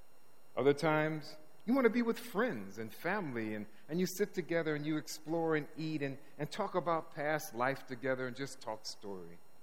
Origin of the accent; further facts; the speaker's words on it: Detroit, Michigan, United States; I'm from Detroit, and you know, we have a certain way of doing things with our food.